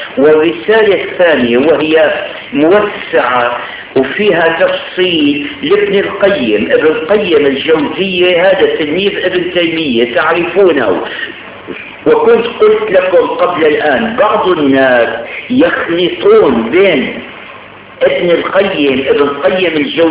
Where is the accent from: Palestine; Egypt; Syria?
Syria; Damascus, Damascus Governorate; هي كانت في عندنا بالشام